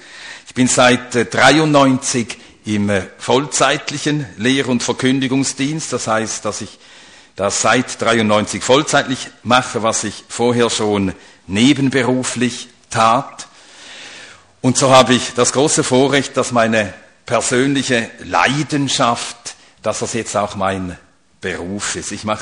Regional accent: Sweden; first language Swedish; German is a second language; meine Muttersprache ist Schwedisch und ich rede jeden Tag Schwedisch. Mit Gott, der versteht es. Ja, ja, ich bete immer auf Schwedisch.

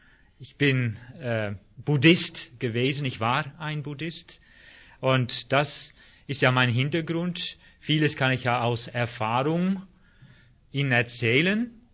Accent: Netherlands; German is a second language; now in Germany; Ich bin Holländer, also deswegen diesen komischen Ausgang, Haus.

